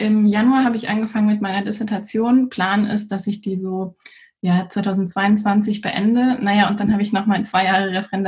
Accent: Dortmund, North Rhine-Westphalia, Germany; Ich komme auch aus dem Ruhrpott, ich komme gebürtig aus Dortmund. Und ja, lebe jetzt aber in Frankfurt und bin auch hier in der Nähe von Frankfurt aufgewachsen.

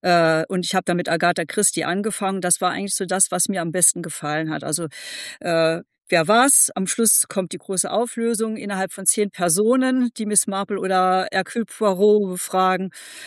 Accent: Saarland, Germany; als Saarländer

